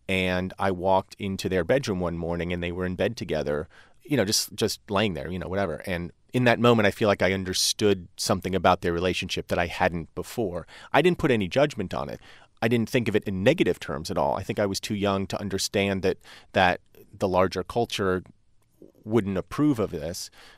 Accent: New Jersey, United States; Well, I grew up in New Jersey in, you know, my formative years were kind of the mid-80s. And the mid-80s in New Jersey became kind of like ground zero for American culture in general.

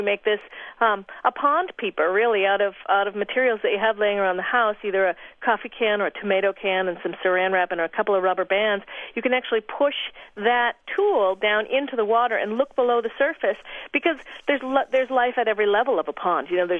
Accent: Maine, United States; moved away; Oh, we live on the coast of Washington now. I grew up in Maine, so I've been sort of on coasts.

